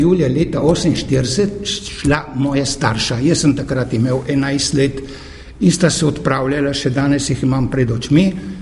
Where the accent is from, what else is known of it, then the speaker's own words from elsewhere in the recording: Trieste, Friuli-Venezia Giulia, Italy; Primorci smo Tržačani, govorim Tržačane